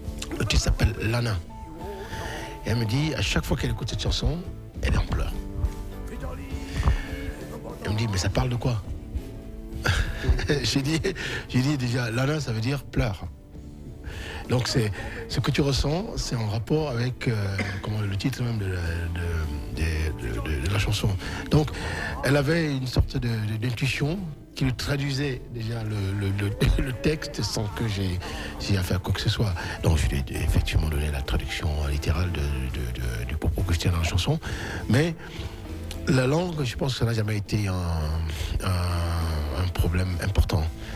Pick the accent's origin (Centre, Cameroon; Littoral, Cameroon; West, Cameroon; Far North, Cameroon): West, Cameroon; first language Bamileke; French is a second language; des paroles dites en langue bamiléké, qui est ma langue maternelle, tout simplement.